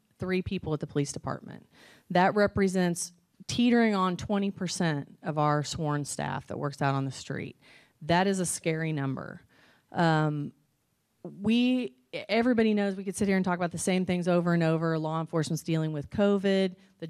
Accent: St. Joseph, Missouri, United States; moved away as an adult; now in Columbia, United States; I'm originally from St. Joseph, Missouri, so I came here to go to MU, and I ended up graduating from Columbia College

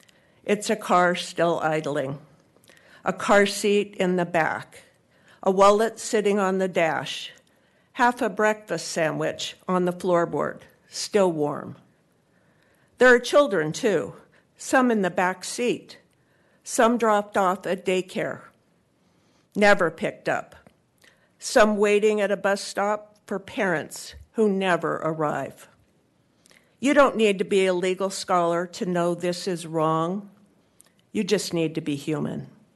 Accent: Pocatello, Idaho, United States; born there; now in Rancho Santa Margarita, United States; I'm a 30-year resident of the city of Rancho Santa Margarita. I was born in Pocatello, Idaho, lived in the U.S. my entire life.

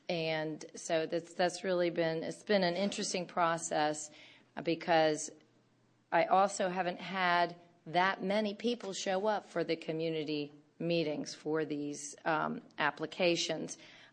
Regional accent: Fairfax, Virginia, United States; Almost 18 years being in this county, in my entire lifetime, because I grew up in Fairfax, it seems like it's been overcrowded

